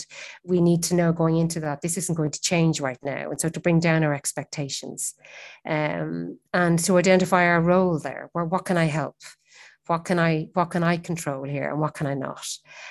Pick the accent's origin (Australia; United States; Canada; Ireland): Ireland; It's something we don't often talk about, maybe as Irish people.